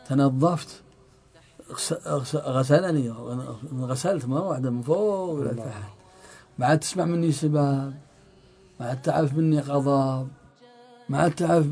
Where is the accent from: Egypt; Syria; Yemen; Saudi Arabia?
Saudi Arabia; أنا قابلت شاب في تركيا لما علم أني من السعودية ألح علي الحاح